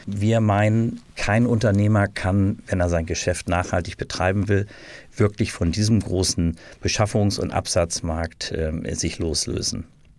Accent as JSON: {"language": "German", "country": "Germany"}